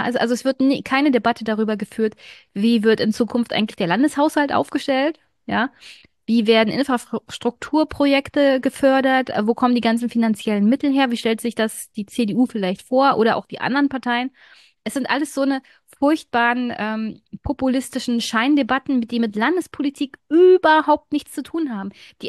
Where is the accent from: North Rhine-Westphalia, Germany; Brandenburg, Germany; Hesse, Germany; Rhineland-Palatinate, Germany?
Brandenburg, Germany; was mich super stört als Brandenburgerin auch